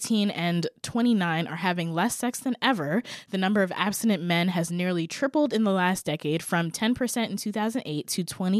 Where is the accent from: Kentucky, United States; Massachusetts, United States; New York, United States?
New York, United States; I'm from New York.